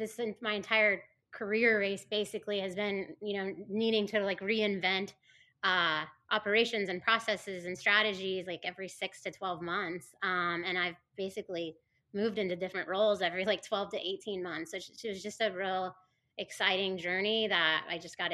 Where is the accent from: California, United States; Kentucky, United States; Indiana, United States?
Indiana, United States; Lebanon; I grew up in Lebanon. It's just northwest of Indianapolis.